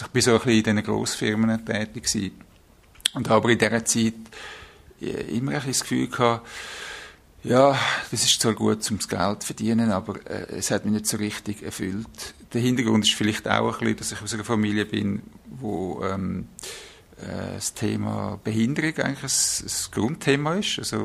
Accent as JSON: {"language": "German", "region": "Zug", "country": "Switzerland", "tie": "born or raised there", "said": "ich bin 56. Ich bin ursprünglich aus dem Kanton Zug, dort aufgewachsen."}